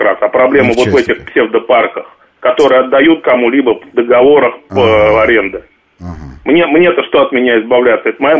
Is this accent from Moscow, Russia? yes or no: yes; Moscow, Russia; Я в Москве родился, в Москве живу